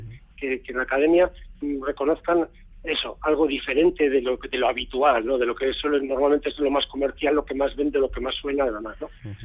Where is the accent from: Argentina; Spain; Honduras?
Spain; Galdakao, Basque Country; now in Zaratamo, Spain; Porque yo soy un chistolari de Galdácano, ¿no? Que vive en Zarátamo, trabaja en Bilbao y cuando digo que soy un humilde tamborilero vizcaíno